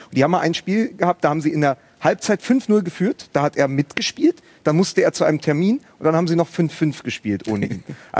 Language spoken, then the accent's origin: German; Berlin, Germany; born there; Ich bin ja gebürtiger Berliner.